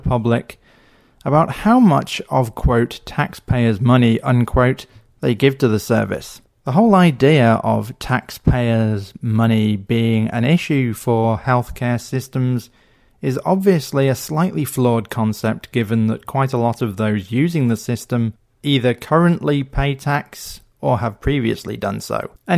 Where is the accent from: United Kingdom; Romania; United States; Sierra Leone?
United Kingdom; England; born there; I was born close to London and pretty much bounced around England for education or family life for the first 30-odd years of my life. I then emigrated to Morehead to live with my wife